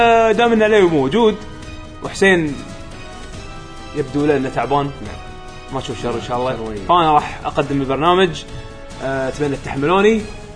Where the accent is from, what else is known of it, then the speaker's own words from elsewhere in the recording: Kuwait; اي في حتى برامج عندنا في الكويت هنا